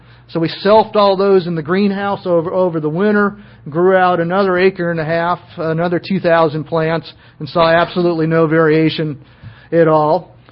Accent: West Coast, United States; Myrtus communis is a shrub that I was familiar with growing up on the West Coast.

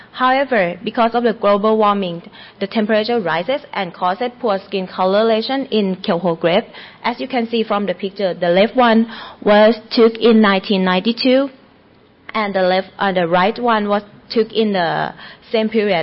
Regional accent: Thailand; English is a second language; now in Chiba, Japan; from Chiba University, but I'm an international student from Thailand.

